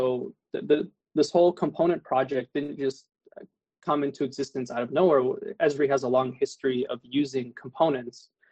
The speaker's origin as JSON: {"language": "English", "town": "Ottawa", "region": "Ontario", "country": "Canada", "tie": "born or raised there", "lives_now": "United States", "said": "let's go all the way back to Canada. I'm in the U.S. right now, so let's start there. I was born and raised in Ottawa"}